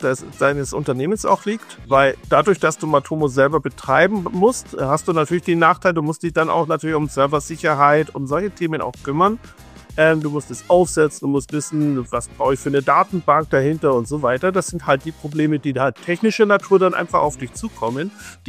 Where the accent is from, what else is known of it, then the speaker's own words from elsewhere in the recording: Augsburg, Bavaria, Germany; Ja, ich bin 1976 in Augsburg geboren, ein waschechter Augsburger sozusagen